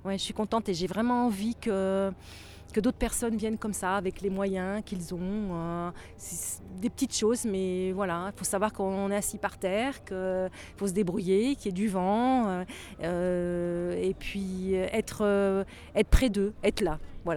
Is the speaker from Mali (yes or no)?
no; France; moi, je suis française, moi, je dors dans un lit tous les soirs